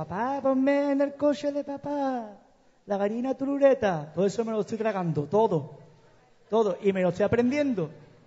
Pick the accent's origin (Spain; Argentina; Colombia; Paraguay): Spain; Cádiz, Andalusia; Bueno, yo soy de Cádiz, ya me conocéis.